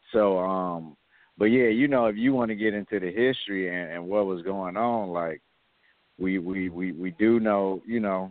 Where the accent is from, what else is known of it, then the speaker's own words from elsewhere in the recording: United States; that's how we was raised here in American culture